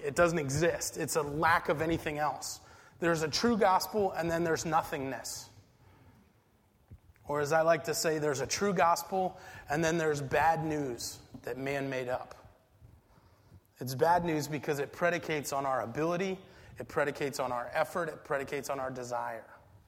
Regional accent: Boston, Massachusetts, United States; Growing up in Boston, I watched my brother get whitewashed as a kid once.

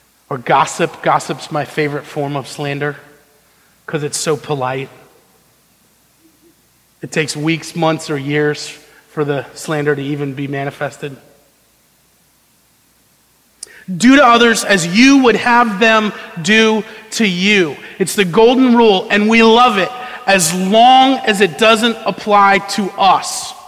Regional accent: Lynchburg, Virginia, United States; When I was a very young child growing up in Lynchburg, Virginia, my mom would drive me to the school that I was going to.

